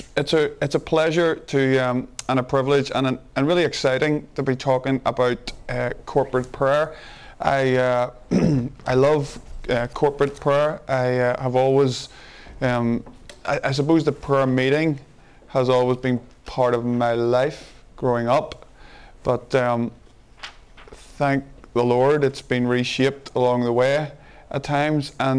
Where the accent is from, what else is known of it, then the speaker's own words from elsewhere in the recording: Northern Ireland, United Kingdom; accent: broad northern Irish; I'm from Ireland, and I'm from the north of Ireland, so my accent is a little broad at times.